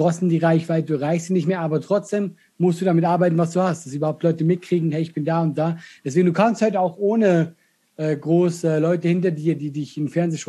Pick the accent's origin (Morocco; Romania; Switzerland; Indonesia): Switzerland; first language Swiss German; moved away as an adult; ich bin in der Schweiz groß geworden, bis 20. Ist meine Muttersprache. Ich rede mit meiner Familie Schweizerdeutsch.